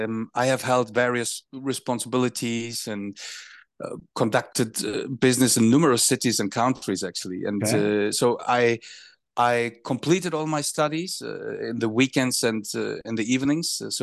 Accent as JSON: {"language": "English", "region": "Hamburg", "country": "Germany", "tie": "born or raised there", "said": "So in my hometown, Hamburg, we're talking about the 90s."}